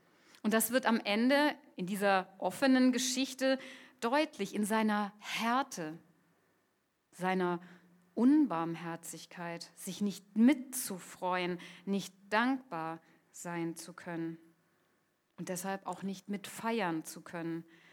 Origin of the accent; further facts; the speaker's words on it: Stuttgart, Baden-Württemberg, Germany; Ich bin in Stuttgart aufgewachsen und wir sind oft von da aus ins nahegelegene Ludwigsburg gefahren.